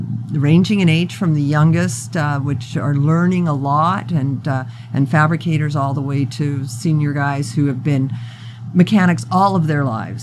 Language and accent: English; Canada; now in Las Vegas, United States; I'm a motorcyclist from way back, and that's how I met my husband, was motorcycling. I'm from Canada. And I was riding through Las Vegas, and I bumped into him.